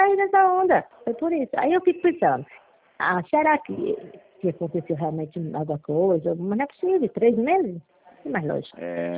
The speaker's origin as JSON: {"language": "Portuguese", "region": "São Paulo", "country": "Brazil", "said": "Eu sou de São Paulo, eu sou paulistana, nasci na Vila Matilde."}